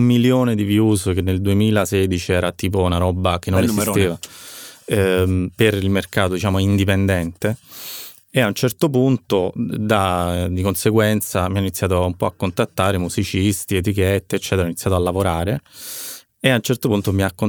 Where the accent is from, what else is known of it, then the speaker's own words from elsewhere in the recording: Naples, Campania, Italy; also born or lived in Rome; io sono di Napoli ma ho vissuto tanti anni a Roma e vorrei fare un video a Napoli, vorrei tornare a Napoli per fare un video e riprendere tutti i posti della mia adolescenza